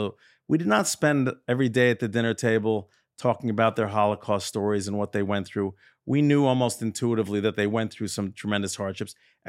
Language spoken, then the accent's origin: English; Elizabeth, New Jersey, United States; We grew up in Elizabeth, New Jersey. And we came to a very observant community.